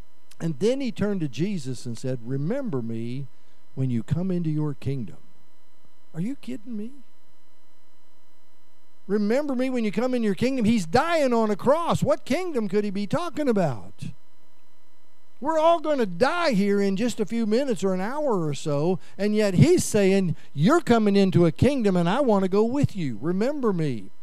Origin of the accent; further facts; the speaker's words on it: Forsyth, Midwest, United States; not in the little towns in the Midwest where I grew up in Forsyth.